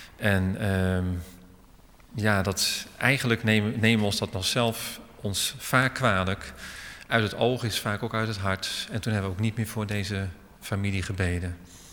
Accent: Alphen aan den Rijn, South Holland, Netherlands; ik ben opgegroeid in Alphen aan den Rijn.

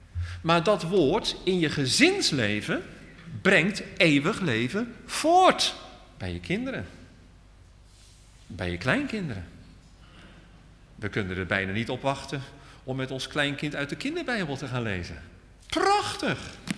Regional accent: Netherlands; Kennelijk is dat voor ons als Nederlanders misschien toch nog altijd te veel.

